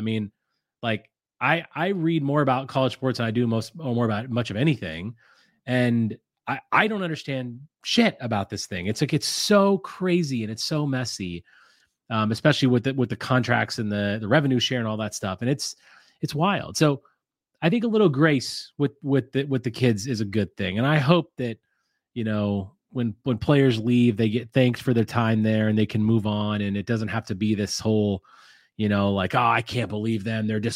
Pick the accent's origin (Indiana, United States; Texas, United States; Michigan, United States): Indiana, United States; I grew up in Indiana, as you all know, or maybe you don't know, but that's fine.